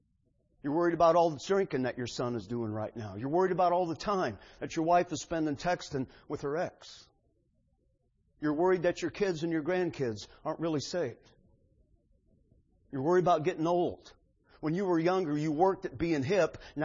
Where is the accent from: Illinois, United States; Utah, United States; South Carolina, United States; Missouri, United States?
Illinois, United States; Marseilles; he said, now where are you from? I said, I'm from Marseilles.